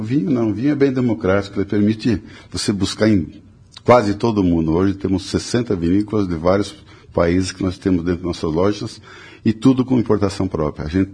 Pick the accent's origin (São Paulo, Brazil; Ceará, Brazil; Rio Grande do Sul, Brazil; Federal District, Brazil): Rio Grande do Sul, Brazil; born there; now in Paraná, Brazil; nós, como paranaenses que somos, de coração, porque eu nasci no Rio Grande, mas estou aqui há 57 anos